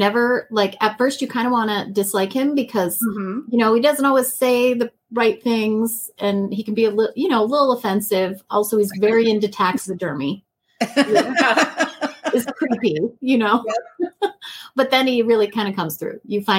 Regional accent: North Dakota, United States; Yes, I'm originally from North Dakota. And I have many unpleasant weather memories.

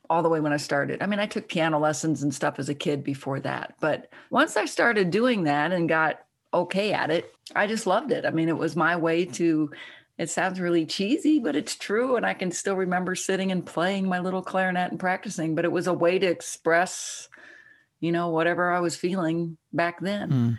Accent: Carmel, Indiana, United States; I grew up in Indiana, Carmel, Indiana, just north of Indianapolis.

